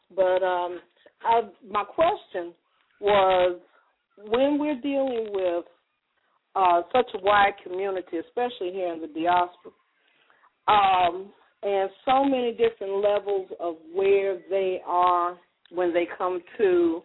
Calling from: Phoenix, Arizona, United States; I'm calling from Phoenix, Arizona.

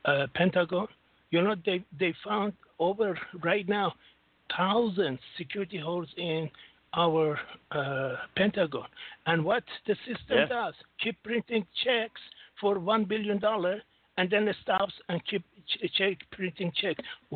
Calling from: Singapore; from Singapore. You know, you said that right now in United States, I'm American like you also

